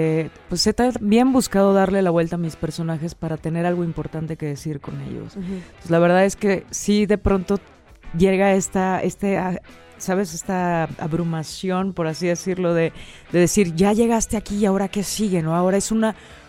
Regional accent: Minatitlán, Veracruz, Mexico; also born or lived in State of Mexico; Y crecí en Minatitlán, Veracruz.

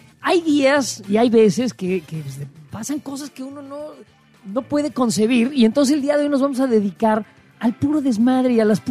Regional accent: Mexico

